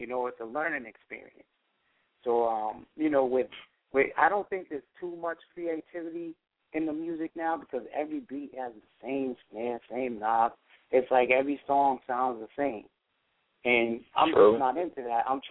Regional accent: Boston, Massachusetts, United States; I know I'm from Boston, so all

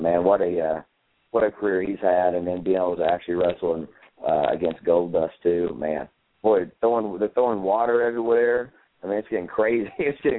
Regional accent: Tennessee, United States; So I grew up here in East Tennessee.

